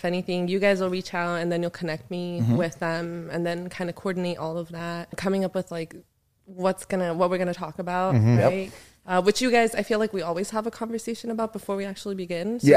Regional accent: Glendale, United States; I'm an immigrant. I guess we can start there. I came to the States when I was 6 and I grew up right here in Glendale.

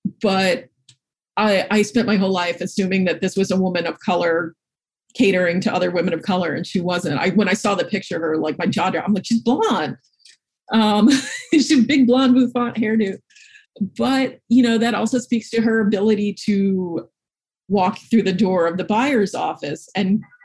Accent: Manhattan, New York, United States; because I had known Flory Roberts because I grew up in Manhattan and we had Bloomingdale's

